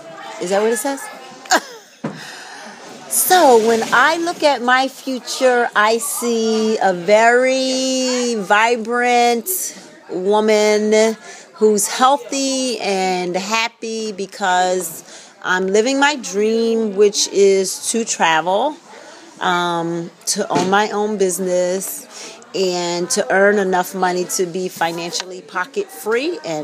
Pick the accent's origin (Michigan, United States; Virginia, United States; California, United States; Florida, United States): Virginia, United States; And one of my earliest memories is growing up in Virginia on a tobacco farm.